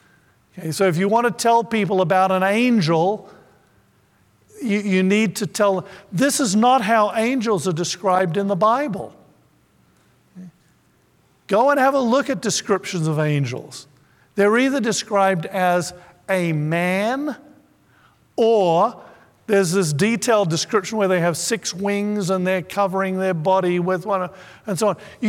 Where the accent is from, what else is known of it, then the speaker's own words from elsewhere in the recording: Thailand; I grew up in the Far East, and we were living in Thailand.